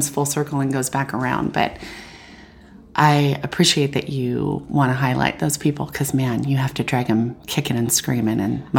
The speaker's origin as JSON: {"language": "English", "town": "Joseph", "region": "Oregon", "country": "United States", "said": "I'm from Joseph, Oregon. Proud to say I'm from Joseph, Oregon, and named after Chief Joseph."}